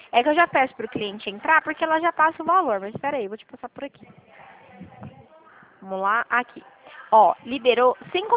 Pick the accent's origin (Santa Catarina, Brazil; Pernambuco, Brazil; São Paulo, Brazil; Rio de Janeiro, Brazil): São Paulo, Brazil; Dracena; Eu sou de perto de Presidente Prudente, a cidade de Dracena.